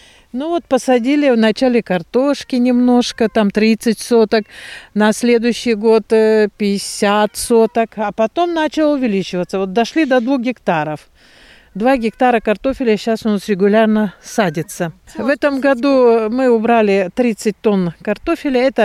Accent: Siberia, Russia; Я человек из Сибири, и поэтому мои родители, которые были высланы и жили в Сибири долгое время

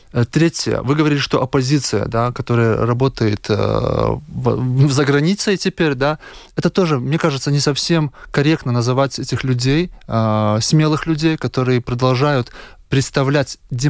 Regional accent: Latvia; Russian is a second language; я латыш, говорю на русском языке, я 90% точно понимаю и то, что говорят на белорусском языке, на мове.

